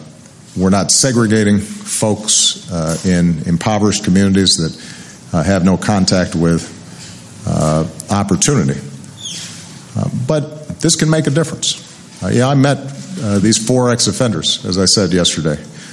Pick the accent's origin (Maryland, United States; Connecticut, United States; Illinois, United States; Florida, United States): Illinois, United States; Chicago; including my hometown of Chicago